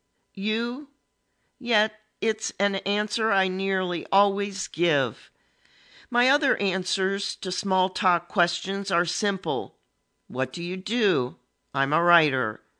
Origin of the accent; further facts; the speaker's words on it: Kentucky, United States; now in Cincinnati, United States; I live in Cincinnati, but I'm from Kentucky originally. Northern Kentucky, that is, which is just across the river, so it's different from the rest of Kentucky.